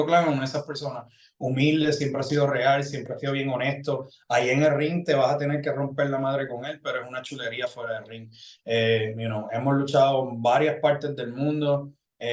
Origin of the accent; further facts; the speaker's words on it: Puerto Rico; moved away as an adult; Tienes que darte de cuenta de que yo me salí de Puerto Rico en el 2008 porque Si yo me quedaba en Puerto Rico, uno, me iba a volver loco.